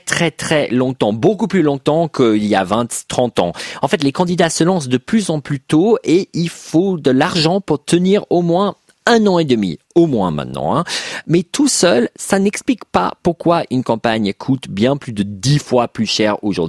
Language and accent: French; United States; bah surtout moi parce que je suis américain